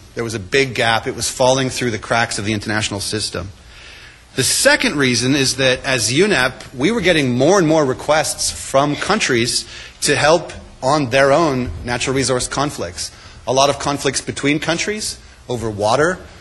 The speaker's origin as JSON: {"language": "English", "town": "Victoria", "region": "British Columbia", "country": "Canada", "tie": "born or raised there", "said": "Now, just in case you hear a particular accent, I do also come from Canada, from the west side. I'm from BC. I grew up in Victoria."}